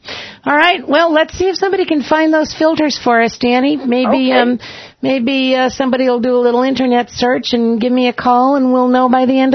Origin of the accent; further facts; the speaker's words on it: Massachusetts, United States; All over Boston and all the way down to Worcester County.